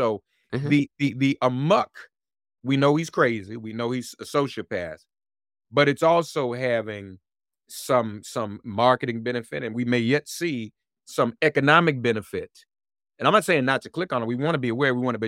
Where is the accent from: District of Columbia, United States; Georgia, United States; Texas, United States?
District of Columbia, United States; Washington; I was born in Washington, D.C., spent half my life there.